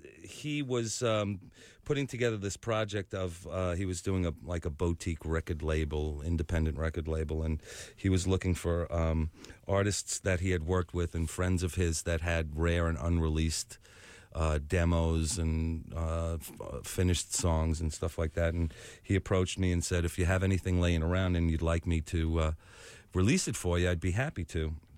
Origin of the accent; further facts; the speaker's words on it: Staten Island, New York, United States; And we grew up together on Staten Island, and he was one of the first guys to actually become successful in the music business.